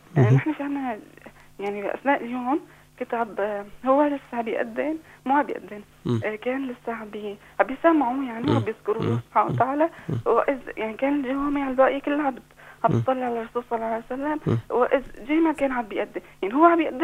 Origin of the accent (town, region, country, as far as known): Aleppo, Aleppo Governorate, Syria